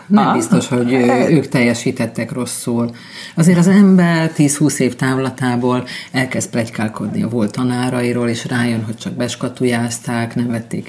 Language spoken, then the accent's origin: Hungarian; Hungary; also born or lived in Germany; Németországban éltem, és ott egy hasonló helyzet vett körül. Magyarként egy jó felületnek tartottak a kedves szomszédasszonyok